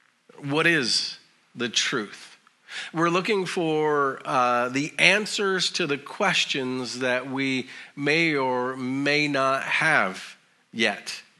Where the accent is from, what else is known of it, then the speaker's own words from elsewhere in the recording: Colorado, United States; I remember growing up in Colorado